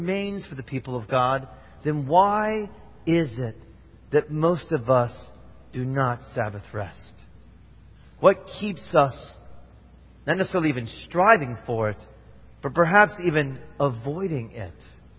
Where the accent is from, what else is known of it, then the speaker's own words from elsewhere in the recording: Indiana, United States; This is when I grew up in Indiana.